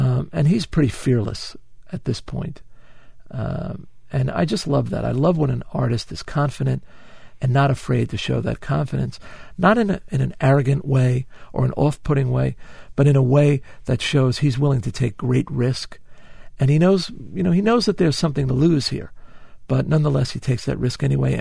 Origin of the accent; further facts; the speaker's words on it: New York City, New York, United States; one of the great things about being a New Yorker is that, you know, he was one of us